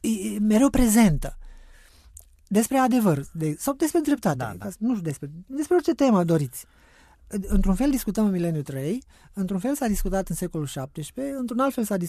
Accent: Romania; mici, modeste, așa cum sunt ale noastre din România, care nu suntem buricul pământului în niciun caz în domeniul filozofiei

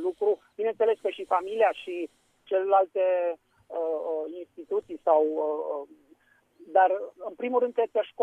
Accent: Romania; se pot face lucruri și găsi lucruri care să ne facă să fim mândri că suntem români.

